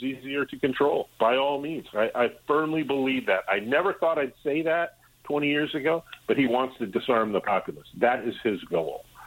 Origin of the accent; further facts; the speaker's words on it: Minnesota, United States; it's the same thing going on in my home state of Florida, or of Minnesota.